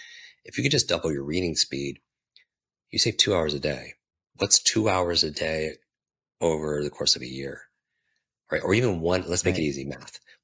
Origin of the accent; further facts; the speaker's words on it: New York, United States; I can't because I'm from New York.